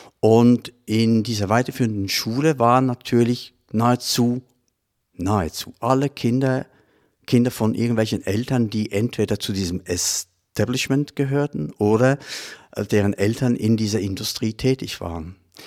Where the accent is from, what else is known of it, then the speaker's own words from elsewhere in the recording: Switzerland; Meine Schulzeit in der Schweiz wird sich vermutlich nicht groß unterscheiden